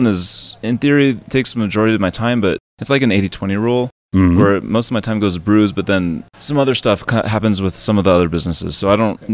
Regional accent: United States; Yeah, I grew up on a little farm out east of town and went to school here, went to a couple different high schools, but spent most of my time at this Monte Vista High School.

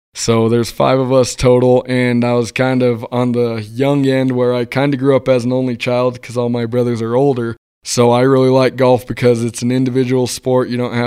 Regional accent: Alamosa, Colorado, United States; So, Adam, I was born and raised here in Alamosa. I'm a local. Family's got old ties here in the valley.

